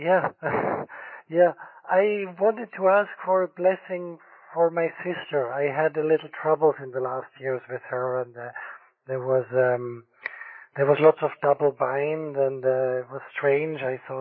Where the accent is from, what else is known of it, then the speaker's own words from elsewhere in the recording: Switzerland; Yeah, I'm from Switzerland.